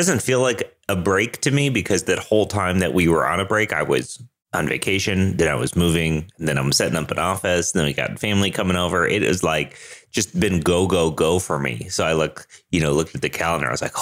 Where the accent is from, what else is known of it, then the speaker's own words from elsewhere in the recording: Denver, Colorado, United States; I'm a developer from Denver, Colorado.